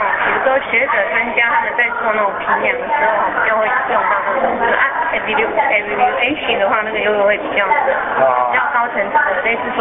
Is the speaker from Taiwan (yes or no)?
no; China; 其实当然都被我们中国人那么错用。